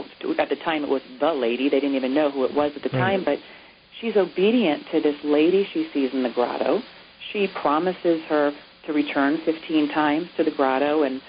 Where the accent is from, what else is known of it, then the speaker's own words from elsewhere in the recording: New York, United States; I'm from Long Island, so I'm used to that lake effect that you get from the Atlantic Ocean on one side, the Long Island Sound on the other, and we used to always get a good dumping.